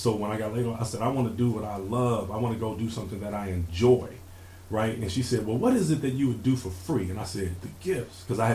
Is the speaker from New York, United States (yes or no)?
no; Compton, California, United States; I grew up in Compton, California.